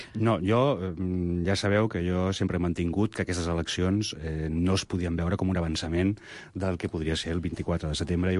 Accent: Barcelona, Catalonia, Spain; tres persones que som de Barcelona

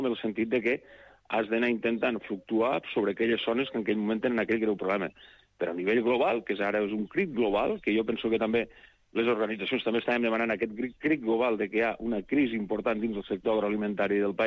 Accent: Lleida, Catalonia, Spain; penseu els que som de Lleida, tenim la franja al costat

